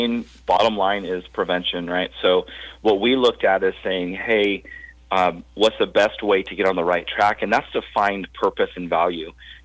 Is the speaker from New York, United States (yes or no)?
no; Dallas, Oregon, United States; moved away; I actually live in Texas, just south of Fort Worth, Texas. But I was born and raised in Dallas, Oregon. So Salem was my old stomping ground.